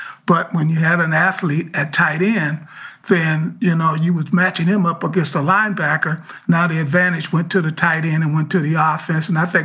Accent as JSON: {"language": "English", "region": "Alabama", "country": "United States", "tie": "born or raised there", "said": "growing up in Alabama in the 60s and the 70s"}